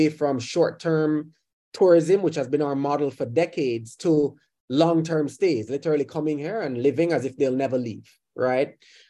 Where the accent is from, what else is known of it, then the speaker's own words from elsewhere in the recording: Jamaica; now in Barbados; like Barbados, where I am sitting right now, even though I'm Jamaican